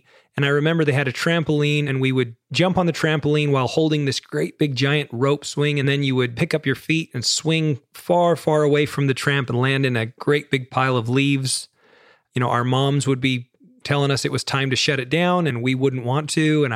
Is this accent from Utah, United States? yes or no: yes; Holladay, Utah, United States; I grew up in Holiday, Utah, which is just a little community there right in the heart of Salt Lake City.